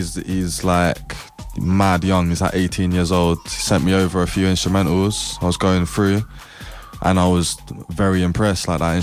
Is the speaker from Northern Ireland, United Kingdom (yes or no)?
no; London, United Kingdom; Like, I'm not even from West London. I'm from North London.